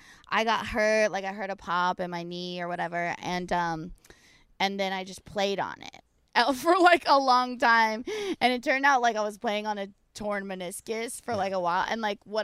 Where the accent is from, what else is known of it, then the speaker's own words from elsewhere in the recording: California, United States; when I finally got to New York, like I grew up so sheltered in Orange County.